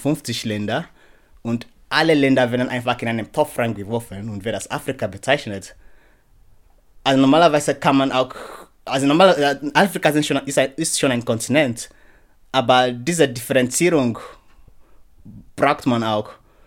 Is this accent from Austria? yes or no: no; Nigeria; now in Germany; Ich komme aus Nigeria. Ich bin schon 5 Jahre in Deutschland, also seit 2015. Im Jahr 2015 bin ich hergekommen